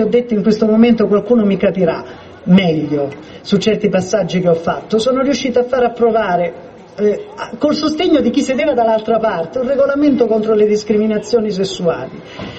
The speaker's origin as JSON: {"language": "Italian", "town": "Polistena", "region": "Calabria", "country": "Italy", "tie": "born or raised there", "said": "le dico adesso perché sono nel mio paese, sono a Polistena, sono qui che queste cose sono accadute"}